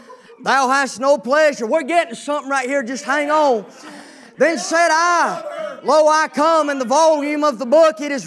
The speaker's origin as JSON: {"language": "English", "region": "North Carolina", "country": "United States", "said": "I'm from North Carolina, and all I can say is back in North Carolina, whenever a flame ignites, that's the best sound to one of us back home."}